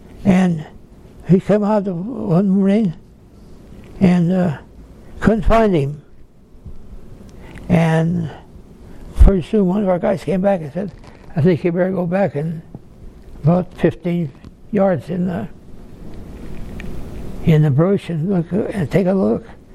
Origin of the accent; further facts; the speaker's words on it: England, United Kingdom; Yeah, I'm English.